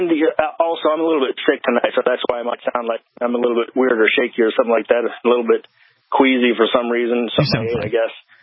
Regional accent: Deep South, United States; Well, despite the fact I don't have much of an accent, I'm from the South, and I'm from the Deep South, actually

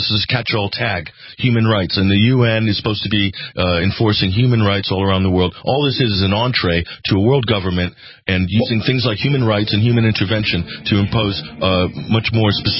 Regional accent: United States; now in England; I grew up in America, Alex, I live in England for 18 years, and I come back to the United States

